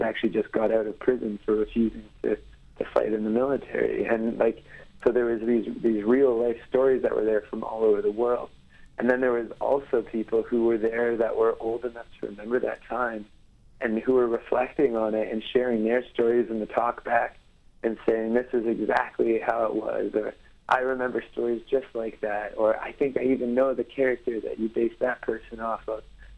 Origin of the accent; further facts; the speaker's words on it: Stouffville, Ontario, Canada; There's interest in Stouffville, Ontario, which is my hometown, at a theater there.